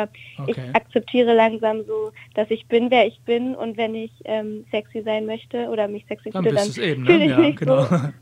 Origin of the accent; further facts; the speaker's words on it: Alicante, Valencian Community, Spain; das sind halt meine Wurzeln, ich komme aus Spanien so und ich habe mich so verbunden wieder